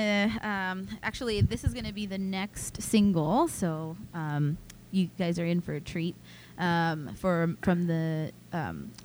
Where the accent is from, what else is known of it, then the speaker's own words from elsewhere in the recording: California, United States; Since I'm from California